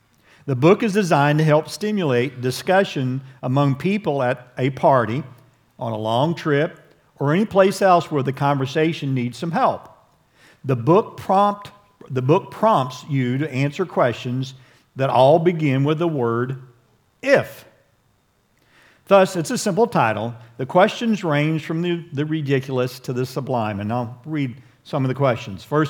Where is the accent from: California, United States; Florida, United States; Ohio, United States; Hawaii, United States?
Ohio, United States; As you all know, I'm from Ohio.